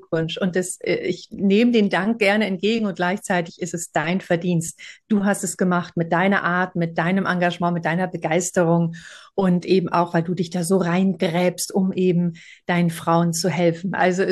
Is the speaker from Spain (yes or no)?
yes; Seville, Andalusia, Spain; deswegen bin ich nach Spanien ausgewandert, in meine Heimat, Sevilla, und wohne hier jetzt seit 2 Jahren.